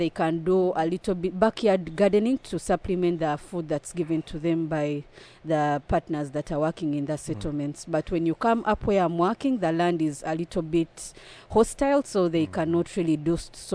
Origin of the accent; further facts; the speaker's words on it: Uganda; I grew up in a town that's far from the capital, from the capital city of the country.